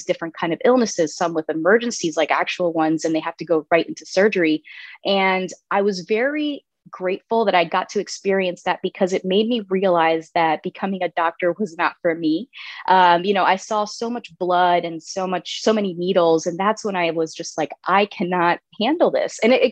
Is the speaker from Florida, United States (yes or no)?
yes; Orlando, Florida, United States; I grew up in Orlando. That was another area where I grew up most of my life because my father was stationed in Orlando towards the end of his career.